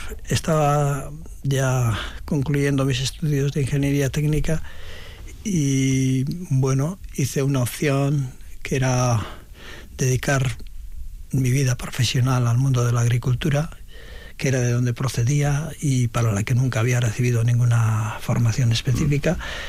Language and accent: Spanish; Ataun, Basque Country, Spain; en Vitoria éramos vascos porque hablábamos euskera. Y al final yo suelo decir con cierto orgullo, pues, ¿de dónde eres? Pues soy de Ataun.